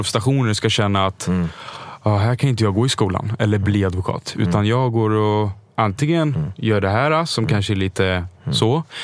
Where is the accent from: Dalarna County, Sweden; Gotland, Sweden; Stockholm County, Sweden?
Stockholm County, Sweden; Stockholm; Alltså, Mariatorget är ju där jag kommer ifrån.